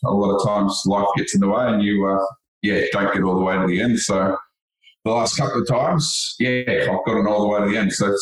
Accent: Wodonga, Victoria, Australia; I'm from Wodonga, so, regional town, manager of a road crew.

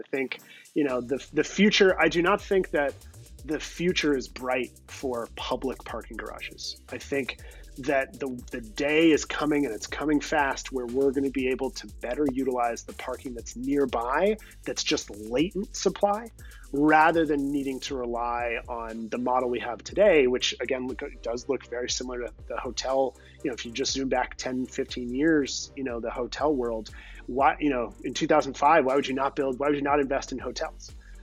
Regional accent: Palo Alto, California, United States; I'll go back to that Palo Alto example because it's my hometown and I feel it very personally.

